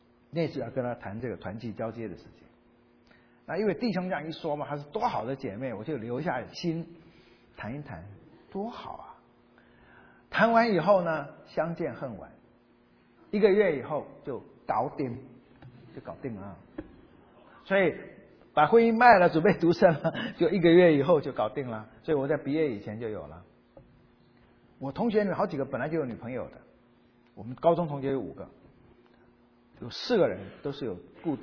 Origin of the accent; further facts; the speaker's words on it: Fujian, China; 的确我们福建闽南人哈，老婆啊，我们不叫爱人的，也不叫老婆的，我们闽南话就叫做牵手的